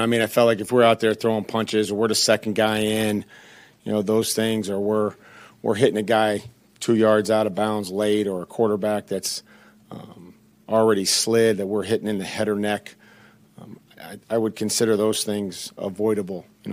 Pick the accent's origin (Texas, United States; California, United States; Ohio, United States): Ohio, United States; Go way back with Josh, obviously, growing up in Northeast Ohio.